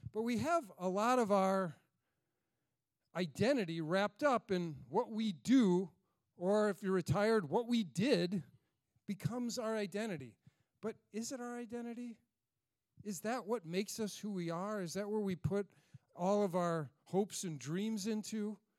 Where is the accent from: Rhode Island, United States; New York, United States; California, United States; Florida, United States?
Rhode Island, United States; Maybe it's Rhode Island, right? I'm from Little Rhodey. I'm from South County, from Providence.